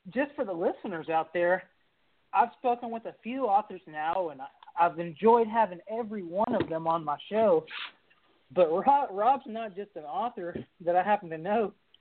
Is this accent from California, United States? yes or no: no; Kentucky, United States; A little about me by way of introduction. I'm an author from Kentucky.